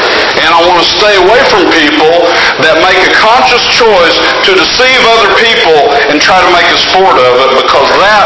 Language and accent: English; Oklahoma, United States; Now, most of us country folk, people, you know, we grew, you know, I grew up in Oklahoma.